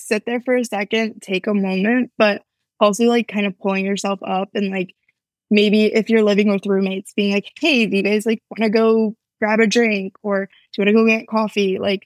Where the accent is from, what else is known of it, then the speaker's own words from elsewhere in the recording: Connecticut, United States; now in New York City, United States; I'm in New York City now. I moved from Connecticut. So not too far of like a shift, not too far of a change